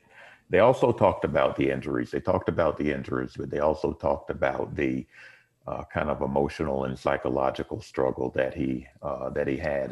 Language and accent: English; Rock Hill, South Carolina, United States; I grew up in Rock Hill